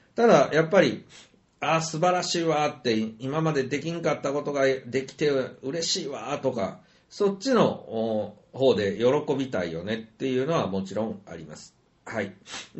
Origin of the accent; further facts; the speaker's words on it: Kansai, Japan; also born or lived in Kyushu; まあ私も幸い九州人が関西に育って良かったなとは思うんですよね。